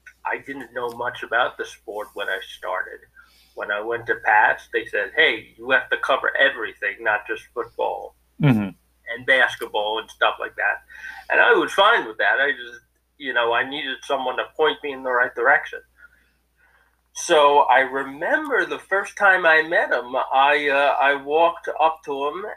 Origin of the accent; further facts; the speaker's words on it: Syosset, New York, United States; But I grew up in Syosset, so that's why I said, nice shirt.